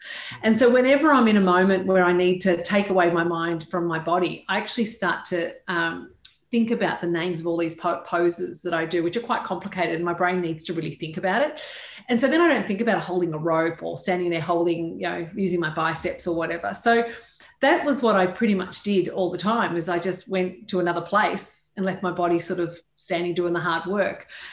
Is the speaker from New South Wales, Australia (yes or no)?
no; Boronia, Victoria, Australia; Mate, I grew up in Boronia. I beat you, right?